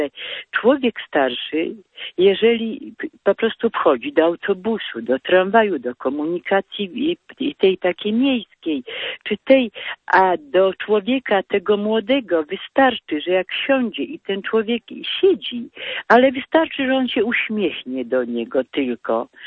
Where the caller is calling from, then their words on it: Katowice, Silesian Voivodeship, Poland; Tak, ja ze Śląska dzwonię.